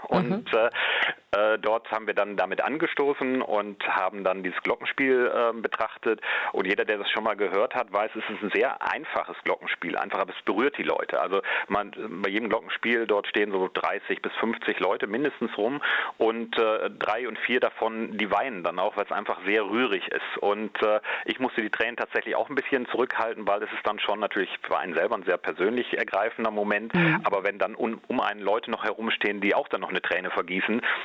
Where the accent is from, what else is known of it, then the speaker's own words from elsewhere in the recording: Münster, North Rhine-Westphalia, Germany; Und ich bin in Münster geboren, 1969. Münster ist mir immer noch sehr wichtig. Bin hier aufgewachsen, später auch nach Köln gegangen.